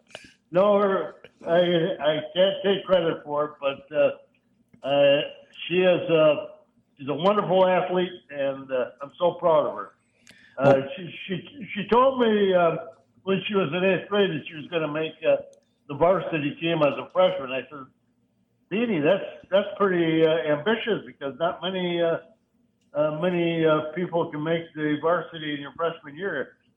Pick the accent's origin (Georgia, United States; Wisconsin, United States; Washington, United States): Wisconsin, United States; Elroy; And stops at the line coming into Elroy, my hometown.